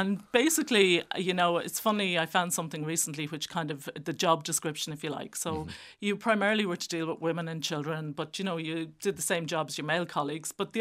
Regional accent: Dublin, Leinster, Ireland; I grew up in Dublin, but to parents from West Cork and Clare.

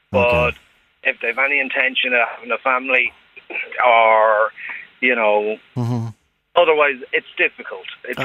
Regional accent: Dublin, Leinster, Ireland; moved away; I'm from Dublin originally.

